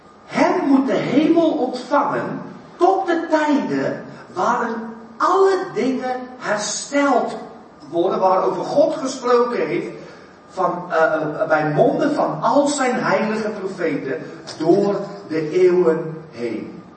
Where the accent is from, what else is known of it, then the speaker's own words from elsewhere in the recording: South Africa; Dutch is a second language; now in Netherlands; en die man hoorde mijn rare accent, die zei, waar kom je vandaan? Ik zeg, Zuid-Afrika